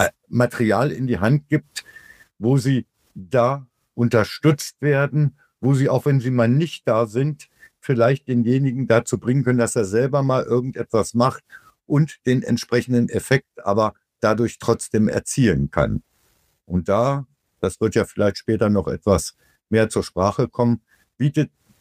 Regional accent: Göttingen, Lower Saxony, Germany; ich komme ja aus Göttingen, wie die meisten wissen

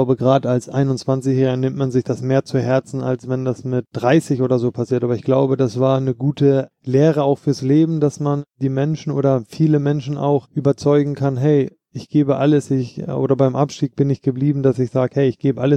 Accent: Hamburg, Germany; In Hamburg bin ich groß geworden und in Frankfurt ist meine fußballerische Heimat

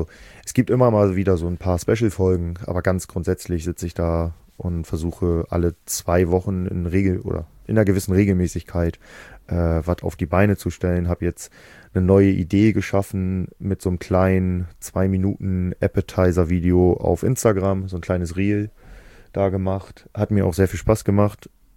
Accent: Cuxhaven, Lower Saxony, Germany; ein guter alter Freund aus meiner Heimat, aus Cuxhaven

